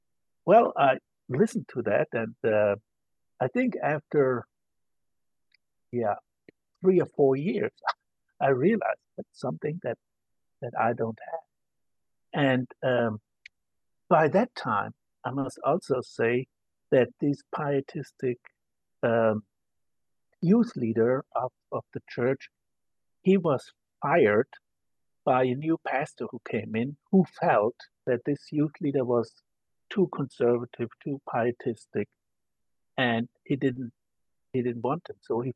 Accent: Germany; accent: German; English is a second language; Well, as you can hear, I'm from Germany. And so I have a German accent, worked on that for about 60 years. I grew up in a Lutheran home, and the traditional Lutheran Christian home.

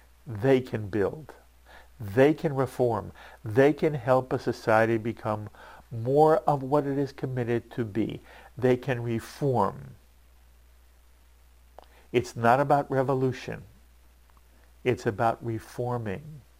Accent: United States; it is critical to us as American Jews.

